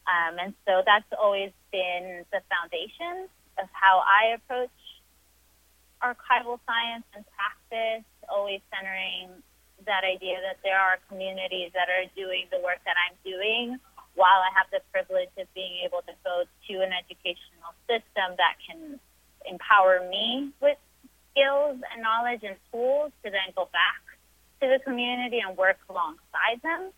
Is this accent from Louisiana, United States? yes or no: yes; New Orleans, Louisiana, United States; moved away; I was born and raised in New Orleans. I was displaced to Texas after Hurricane Katrina.